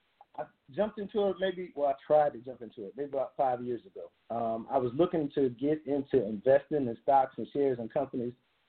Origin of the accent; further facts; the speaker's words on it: Norfolk, Virginia, United States; Really, I am also from Norfolk, Virginia. I knew T since high school.